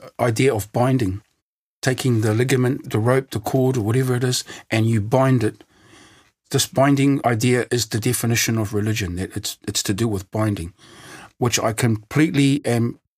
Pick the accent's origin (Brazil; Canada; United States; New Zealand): New Zealand; I'm from Aotearoa, New Zealand.